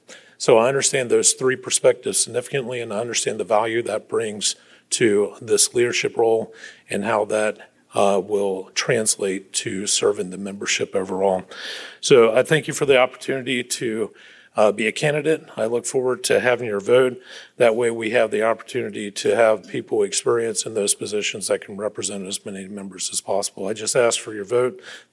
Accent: Virginia, United States; I'm from Virginia.

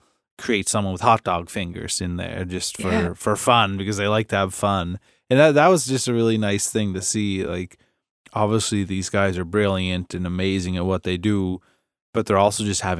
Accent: Nova Scotia, Canada; You don't hear that about that growing up in Cape Breton.

